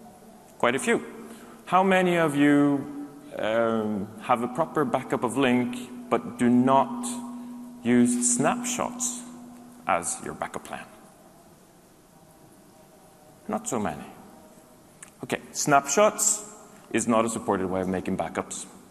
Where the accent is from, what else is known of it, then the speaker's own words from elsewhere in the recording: Norway; I'm from Norway.